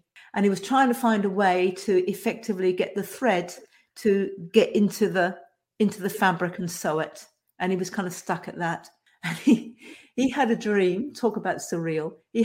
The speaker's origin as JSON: {"language": "English", "region": "England", "country": "United Kingdom", "tie": "born or raised there", "moved": "yes", "lives_now": "Australia", "said": "I was brought up in England, although I live in Australia, I'm English originally."}